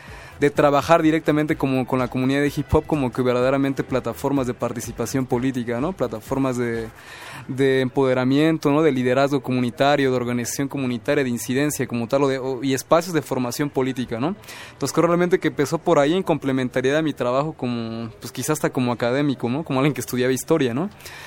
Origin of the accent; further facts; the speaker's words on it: Mexico; soy mexicano, digo, así como tal historiador